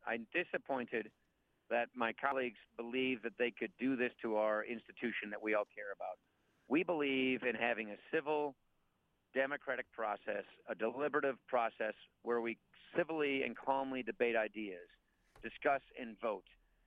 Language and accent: English; United States; So as an American, it's so foreign.